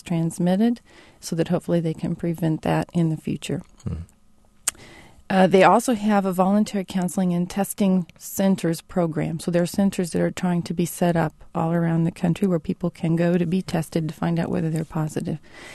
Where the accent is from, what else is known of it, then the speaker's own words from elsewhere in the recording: Urbana, Illinois, United States; I grew up here in Urbana, Illinois. I'm a product of Central Illinois and the good community that's here.